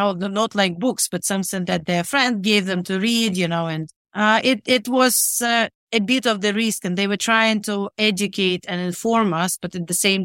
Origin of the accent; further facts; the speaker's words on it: Rivne, Rivne Oblast, Ukraine; I was born and raised in Rivne, which is northwestern Ukraine.